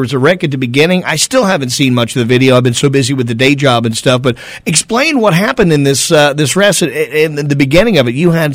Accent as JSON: {"language": "English", "region": "Indiana", "country": "United States", "tie": "born or raised there", "said": "It's one of the things I grew up with because I grew up in Indiana. My dad still lives across the street from Turn 1"}